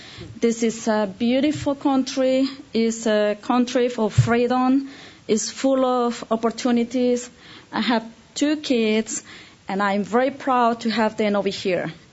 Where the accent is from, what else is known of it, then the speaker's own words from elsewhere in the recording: Colombia; English is a second language; now in United States; and I come from Colombia.